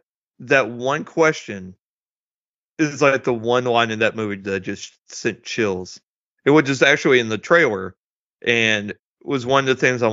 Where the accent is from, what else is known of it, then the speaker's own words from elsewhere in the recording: Springfield, Missouri, United States; I come to find out is from my hometown of Springfield, Missouri.